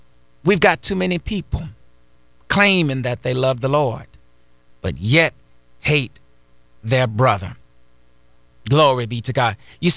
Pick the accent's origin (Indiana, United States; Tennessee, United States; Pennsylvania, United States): Indiana, United States; I mean, it's a neighboring, of course, we know a neighboring state to where I grew up in Indiana.